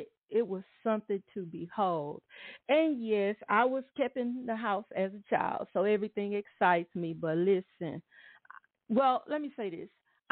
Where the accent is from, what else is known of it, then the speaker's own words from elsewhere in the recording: Atlanta, Texas, United States; now in Houston, United States; I'm from South Park. Well, I'm really from Atlanta, Texas, but I've been in Houston long enough to call it home.